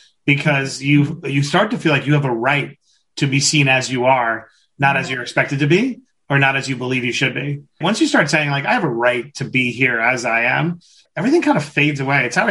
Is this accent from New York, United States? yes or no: yes; Queens, New York, United States; We're both from Queens.